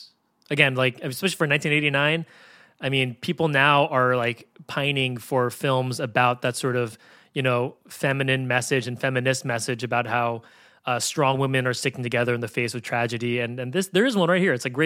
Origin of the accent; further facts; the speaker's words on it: San Francisco, California, United States; So I lived in, I grew up in San Francisco and used to go to the Universal Studios theme park in LA when I was a kid.